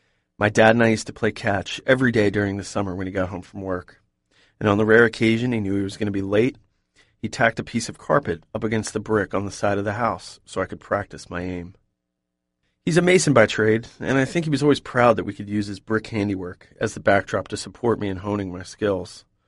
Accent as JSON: {"language": "English", "town": "Philadelphia", "region": "Pennsylvania", "country": "United States", "said": "I was from Philadelphia, and the Phillies were always my guys. My family lived and breathed the home team"}